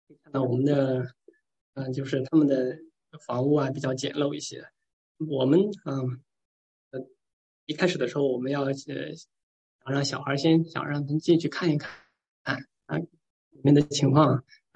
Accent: China; 我觉得这包括我中国人来说，中国人不太可能有一朵白花放在话筒上面

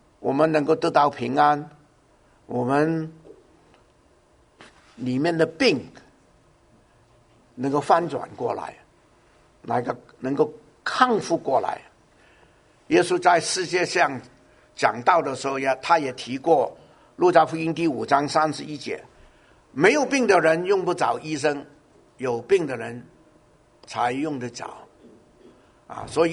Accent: China; 尤其是我们中国人，我们比较用呼吸的就是两个字的词语

